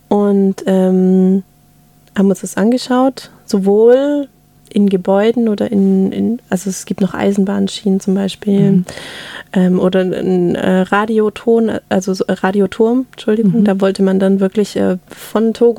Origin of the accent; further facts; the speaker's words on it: Reutlingen, Baden-Württemberg, Germany; ich bin ja Reutlingerin, aufgewachsen in Reutlingen und so.